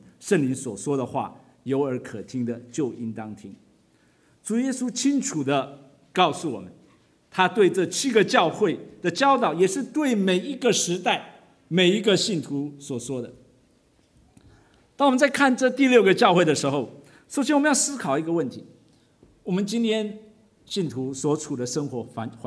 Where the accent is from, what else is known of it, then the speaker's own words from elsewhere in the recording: China; moved away; 就像我们中国人来到这边，久久我们的下一代也许还会讲一点中文，我的孩子已经不太会写中文，可能再过几代他们整个语言都忘记了